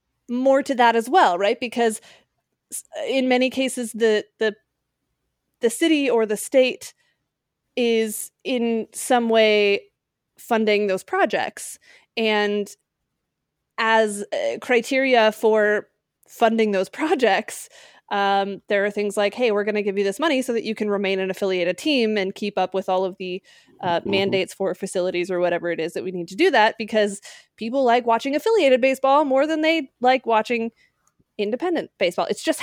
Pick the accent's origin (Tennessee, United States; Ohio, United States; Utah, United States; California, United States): Utah, United States; Park City; I grew up in Park City, Utah. You have to go a long way to find baseball.